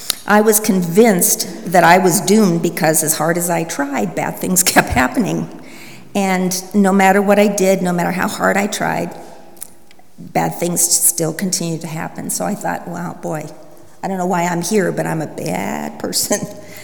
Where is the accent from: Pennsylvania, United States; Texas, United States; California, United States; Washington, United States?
Pennsylvania, United States; I was born in Pennsylvania, and there were 6 of us children, me right in the middle.